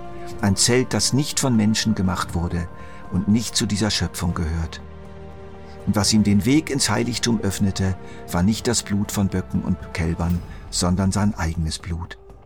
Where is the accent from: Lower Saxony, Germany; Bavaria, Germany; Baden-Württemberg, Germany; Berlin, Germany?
Lower Saxony, Germany; Der höchste Berg in der niedersächsischen Tiefebene, wo ich aufgewachsen bin, war 169 Meter hoch, der Wilseder Berg.